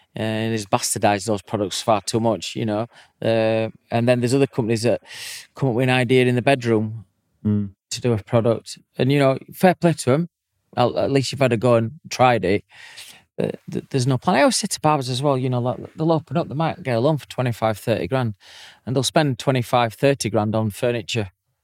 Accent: Yorkshire and the Humber, United Kingdom; I'm a Yorkshire lad.

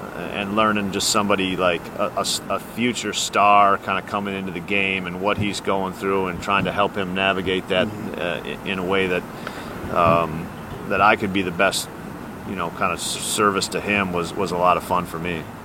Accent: Milwaukee, Wisconsin, United States; I actually wasn't there that much before I played, even though I grew up in Milwaukee close by.

